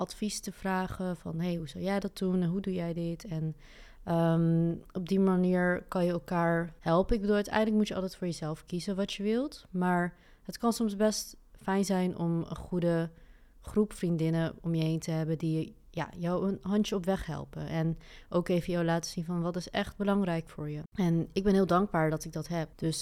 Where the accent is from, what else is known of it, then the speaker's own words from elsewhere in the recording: Westervoort, Gelderland, Netherlands; Ik ben opgegroeid in Westvoort. Dat is een dorpje vlakbij Arnhem in Gelderland.